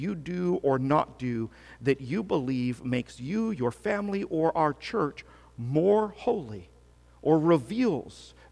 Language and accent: English; British Columbia, Canada; grew up in British Columbia, separated by 1,100 kilometers